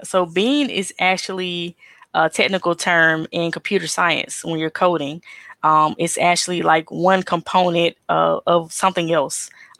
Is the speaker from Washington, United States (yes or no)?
no; Jackson, Mississippi, United States; also born or lived in New York City / Silicon Valley / Atlanta; coming back to Mississippi, helping us progress as being born and raised in Jackson, in the capital city, in the inner city